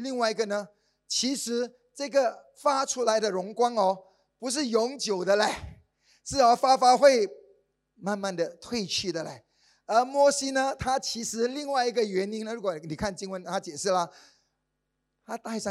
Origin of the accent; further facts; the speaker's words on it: Singapore; 或者我们新加坡人很多孩子等到21岁